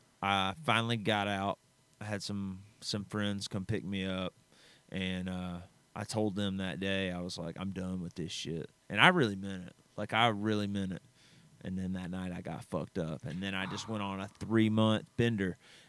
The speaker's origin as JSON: {"language": "English", "town": "Birmingham", "region": "Alabama", "country": "United States", "tie": "born or raised there", "said": "I grew up in Birmingham, Alabama."}